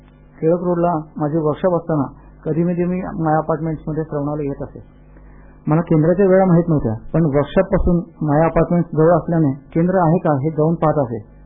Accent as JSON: {"language": "Marathi", "town": "Sakharwadi", "region": "Maharashtra", "country": "India", "tie": "born or raised there", "also_born_or_lived": "Pune", "said": "माझा जन्म पुण्यात झाला असला तरी शाळा कॉलेजच्या निमित्ताने मी जवळजवळ 22 वर्षे साखरवाडी सातारा येथे राहिलो."}